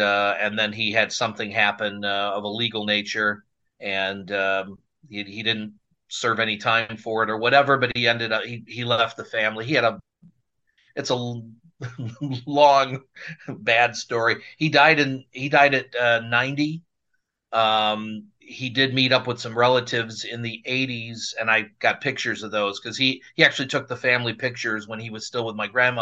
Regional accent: Burbank, Illinois, United States; Yeah, I grew up in Burbank, south suburbs

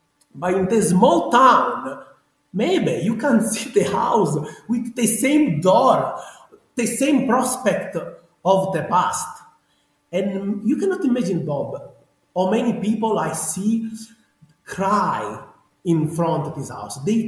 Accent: Sicily, Italy; accent: Sicilian; I'm sure you can listen to my strong Sicilian accent. But this is the original Sicilian accent.

